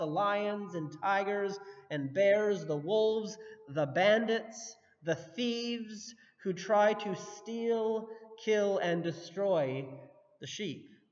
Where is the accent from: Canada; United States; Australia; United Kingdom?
Canada; partly because we're Canadian.